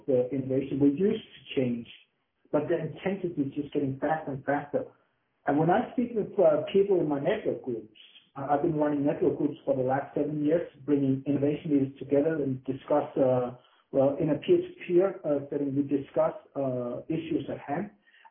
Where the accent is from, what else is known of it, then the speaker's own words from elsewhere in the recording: Copenhagen, Capital Region of Denmark, Denmark; English is a second language; I'm from Copenhagen, Denmark, and Denmark is a country that's really been doing well for many, many years, and we have a great living here.